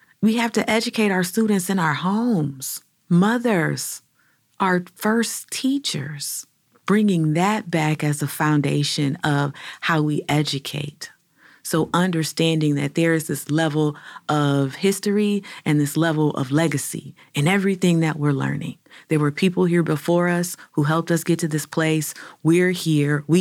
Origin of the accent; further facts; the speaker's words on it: Cleveland, Ohio, United States; as a native Clevelander born and raised on Huff Avenue, I want to say, sis, I see you.